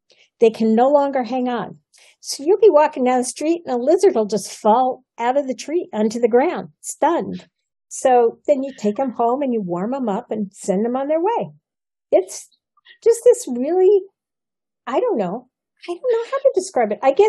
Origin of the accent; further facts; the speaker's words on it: Midwest, United States; I grew up in the Midwest, where people are pretty much hardworking, nose to the grindstone.